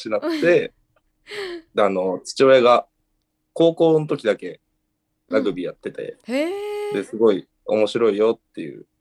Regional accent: Maebashi, Gunma, Japan; いや、違いますね。出身は、群馬県です。

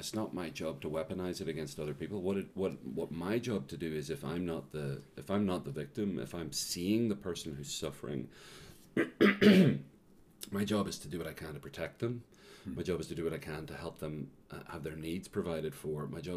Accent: Belfast, Northern Ireland, United Kingdom; And because I grew up in Belfast, and we couldn't get in the first night.

